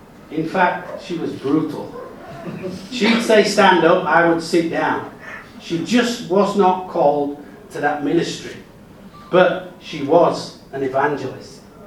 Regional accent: United Kingdom; I'm British. I do speak English.

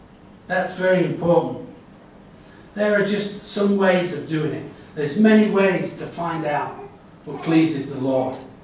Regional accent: England, United Kingdom; It happened in England, and I'm ashamed to be English or British, if you like, because I'm half Welsh.

